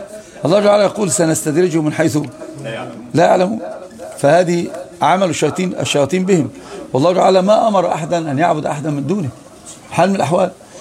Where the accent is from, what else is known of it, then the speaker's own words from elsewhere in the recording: Upper Egypt, Egypt; لا انا صعيدي، وصعيدي دماغي مقفوله قفله اسود مما تتصور. انا صعيدي فاهم.